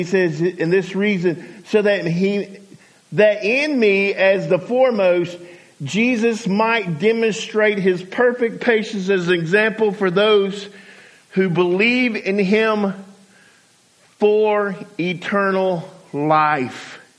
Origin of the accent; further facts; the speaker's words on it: Georgia, United States; now in Alabama, United States; 22 years ago, I came from Georgia to Alabama. I didn't make or wasn't made in Alabama.